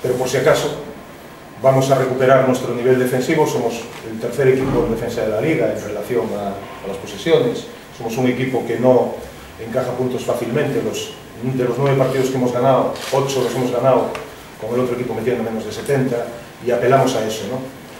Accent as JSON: {"language": "Spanish", "region": "Galicia", "country": "Spain", "said": "soy un entrenador gallego feliz en Coruña"}